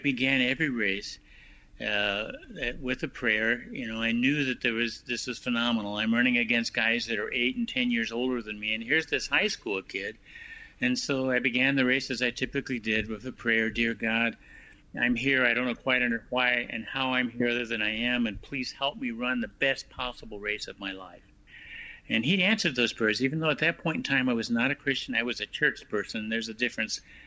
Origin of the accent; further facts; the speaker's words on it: Wichita, Kansas, United States; as a young boy growing up in Wichita, I had the measles and lost about 50% of my hearing.